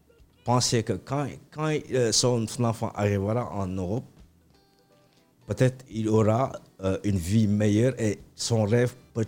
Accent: Casamance, Senegal; born there; je suis né en Casamance et j'ai grandi en ville.

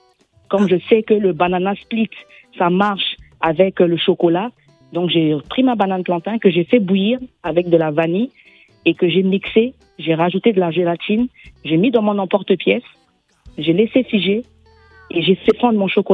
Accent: Bangui, Central African Republic; born there; Mon père est guyanais, ma mère est centrafricaine, mais je suis née à Bangui.

